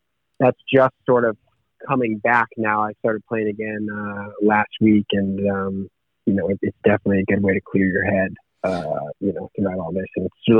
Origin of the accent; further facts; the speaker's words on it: Schenectady, New York, United States; I am from Schenectady, New York, a little town outside of Albany.